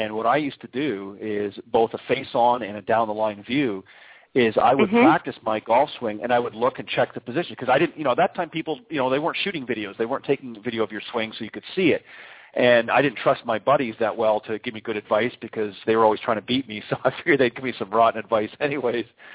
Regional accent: Canada; I'm obviously originally from Canada, and we have a very limited golf season

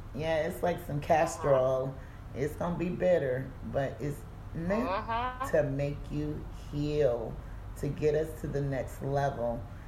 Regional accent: South Carolina, United States; I'm from South Carolina, so there are field trips all the time. Yes, that was triggering and traumatizing growing up.

